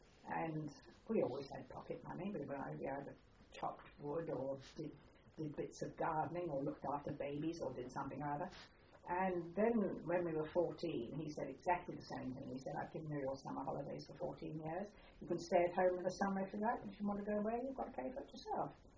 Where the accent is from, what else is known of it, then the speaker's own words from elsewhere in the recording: West Midlands, United Kingdom; born there; Yes, my family are basically London, and I was born in Shropshire just towards the end of the war.